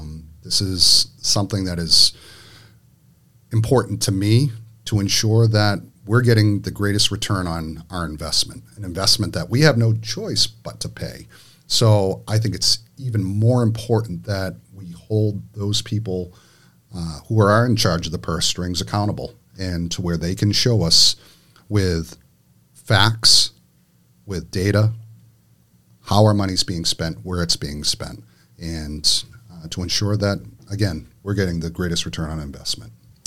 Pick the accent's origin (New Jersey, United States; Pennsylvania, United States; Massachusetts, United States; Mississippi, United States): Massachusetts, United States; Middleborough; I've been in town majority of my life. I was born and raised in Middleborough. Left for a period when I joined the Marine Corps and also when I worked as a government contractor, but found my way back to Middleborough.